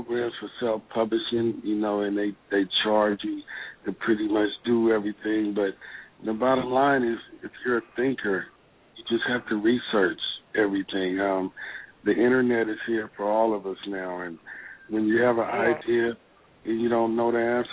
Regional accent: Sacramento, California, United States; I'm from Sacramento, so they really talking about the book.

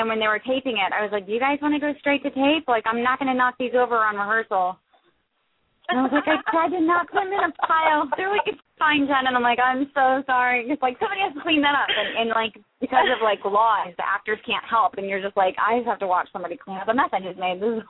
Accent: Roanoke, Virginia, United States; I grew up in Roanoke, Virginia

